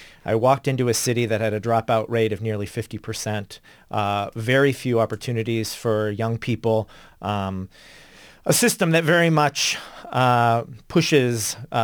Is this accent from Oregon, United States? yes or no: no; Erie, Pennsylvania, United States; also born or lived in Boston; now in Buffalo, United States; So I grew up in Erie, Pennsylvania, and I, at the time, was living in Boston, Massachusetts, and looking to be closer to home for a whole bunch of personal reasons